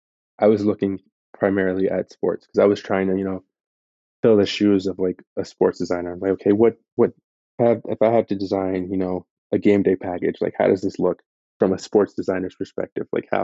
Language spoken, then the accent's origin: English; Camden, New Jersey, United States; So I'm originally from Camden, New Jersey. That's in South Jersey.